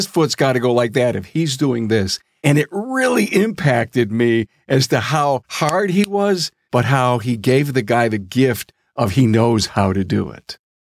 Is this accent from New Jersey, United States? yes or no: no; Buffalo, New York, United States; I'm from Buffalo. I went to a Buffalo Bills summer camp and was on the sidelines.